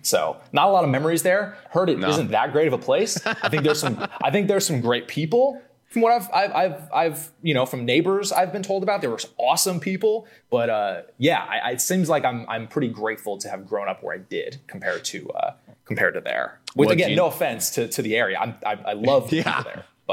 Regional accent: California, United States; I grew up in the Bay Area, so like near Oakland and Berkeley. So like San Francisco, if we want to zoom out even more.

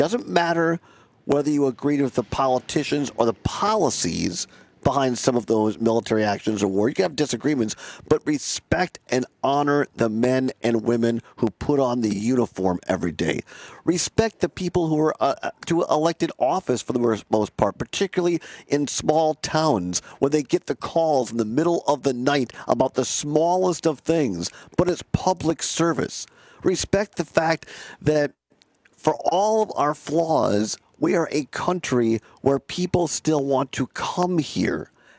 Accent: Richland Center, Wisconsin, United States; growing up in Richland Center, where we did a lot, south of down in Grant County, almost near Dubuque

